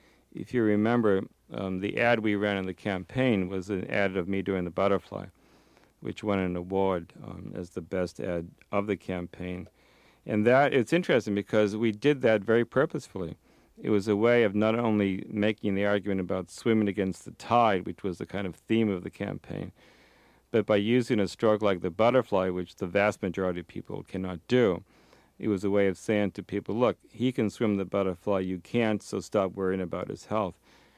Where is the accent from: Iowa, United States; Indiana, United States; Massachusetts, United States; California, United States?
Massachusetts, United States; It was Greek. I was from Massachusetts.